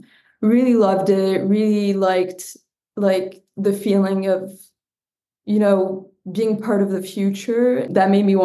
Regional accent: France; I'm 21, born and raised in France

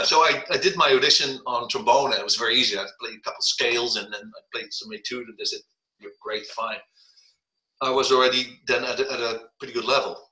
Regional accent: Netherlands; I grew up in Holland, you know, in the Netherlands

